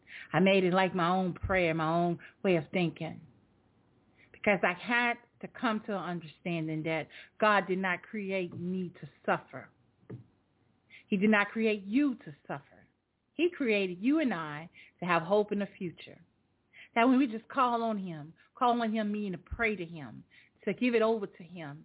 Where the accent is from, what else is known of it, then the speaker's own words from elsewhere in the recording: New Orleans, Louisiana, United States; if you hear like a little accent in my voice, I'm from New Orleans